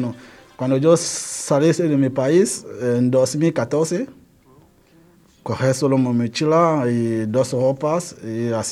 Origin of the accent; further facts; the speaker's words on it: Cameroon; now in Spain; soy de Camerún. Para que llego aquí es como 5 países antes de llegar en España. Pero yo no he cogido avión.